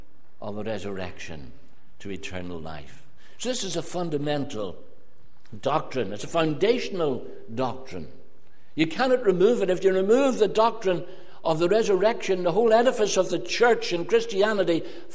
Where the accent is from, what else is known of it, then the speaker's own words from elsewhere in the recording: Lurgan, Northern Ireland, United Kingdom; Now, I'm from Lurgan.